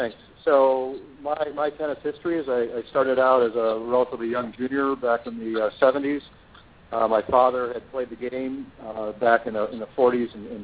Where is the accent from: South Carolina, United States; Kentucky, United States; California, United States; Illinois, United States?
Illinois, United States; I grew up in the Midwest in Illinois